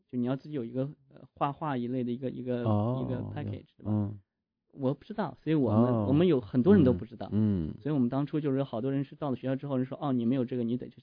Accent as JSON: {"language": "Chinese", "town": "Ning'an", "region": "Heilongjiang", "country": "China", "tie": "born or raised there", "said": "因为我是从小是在东北长大的"}